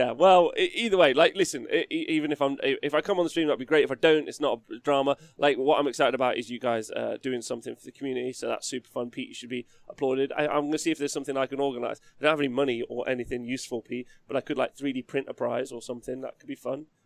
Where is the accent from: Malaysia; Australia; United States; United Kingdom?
United Kingdom; England; as an Englishman